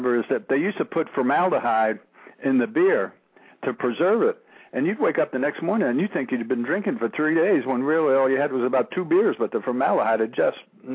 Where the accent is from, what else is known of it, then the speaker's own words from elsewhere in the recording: New York, United States; And I'm from New York.